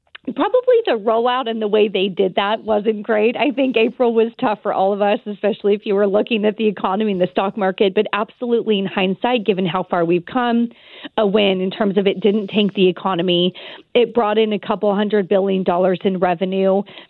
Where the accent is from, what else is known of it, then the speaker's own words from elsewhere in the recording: California, United States; I'm born and raised in California, and my train to nowhere is finally getting federal funding cut as well.